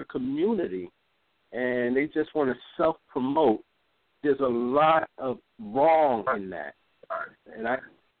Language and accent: English; Philadelphia, Pennsylvania, United States; I'm from Philadelphia.